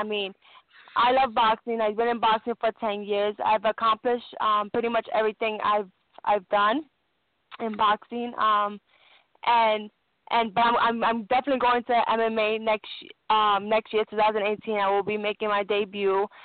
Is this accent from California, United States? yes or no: no; Brooklyn, New York, United States; You know, I have my my hometown people, Brooklyn Knights